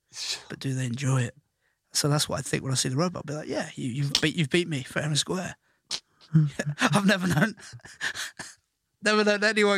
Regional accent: Ireland; growing up in Ireland

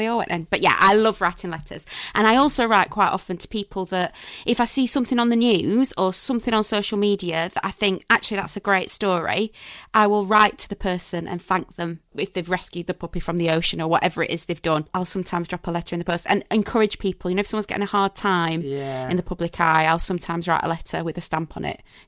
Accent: Sheffield, Yorkshire and the Humber, United Kingdom; Well, yeah, I'm from Sheffield. We have those kind of aunties.

